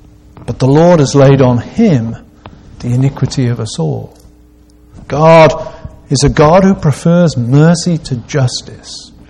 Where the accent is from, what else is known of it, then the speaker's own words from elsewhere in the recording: United Kingdom; I'm British, not used to guns really